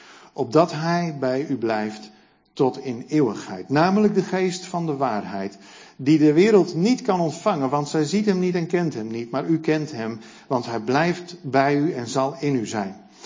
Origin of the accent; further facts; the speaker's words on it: Netherlands; Maar die wij als Nederlanders, als Westelingen niet belangrijk genoeg vinden.